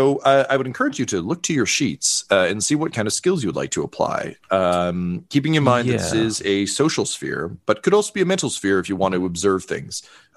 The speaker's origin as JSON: {"language": "English", "town": "Toronto", "region": "Ontario", "country": "Canada", "said": "I'm the sheriff here at this event. I'm a transplant from Toronto, so I apologize if my French isn't great."}